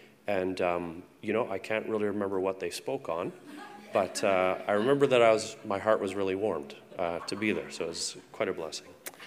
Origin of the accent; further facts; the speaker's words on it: Waterloo, Ontario, Canada; and I come from Waterloo, Ontario